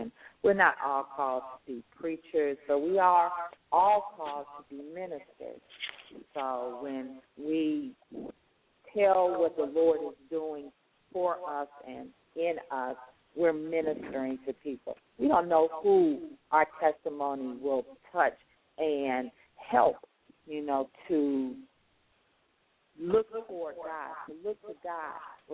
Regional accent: Chicago, Illinois, United States; but I'm from Chicago, so it was fun visiting, but I was always happy at the end of the summer to go back home.

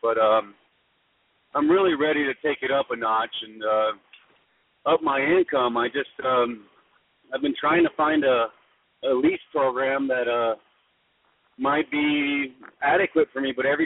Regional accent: El Paso, Texas, United States; I'm from El Paso, Texas.

